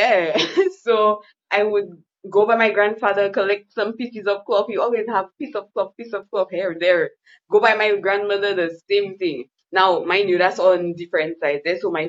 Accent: St. Lucia; Born and raised in Saint Lucia. I'm in the beautiful community of the Esikwe.

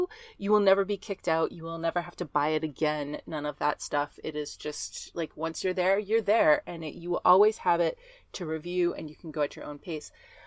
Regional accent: Texas, United States; First off, I grew up in Texas, and so like sea things were not a part of my life, except for like Red Lobster and Long John Silver.

